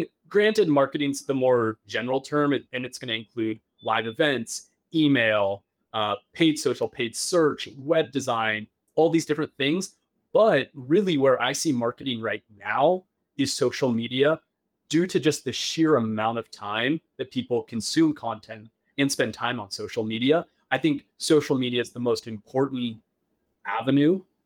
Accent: Oregon, United States; So I grew up in Oregon originally. So that's where I'm from.

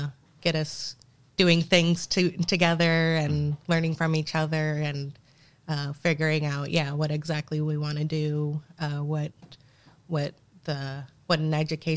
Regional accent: Portland, Oregon, United States; a club that's been around forever and I've never been to, and I'm born and raised in Portland.

